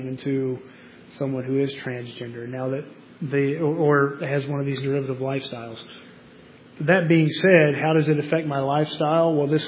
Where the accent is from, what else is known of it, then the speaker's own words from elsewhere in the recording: West Virginia, United States; In my hometown, it was where I grew up in West Virginia, it's just like that.